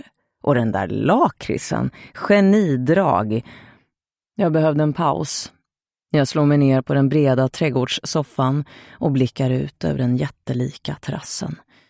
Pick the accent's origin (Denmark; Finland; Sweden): Sweden; Stockholm, Stockholm County; Så du märker att jag är stockholmare.